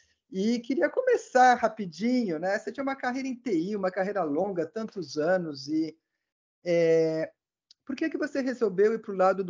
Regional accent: Valinhos, São Paulo, Brazil; sou o host do programa e sou de Valinhos

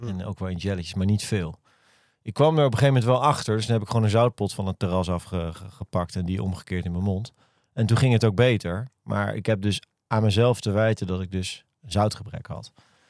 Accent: Holland, Netherlands; Ik ben zelf ook een Hollander, dus ik mag dat zeggen.

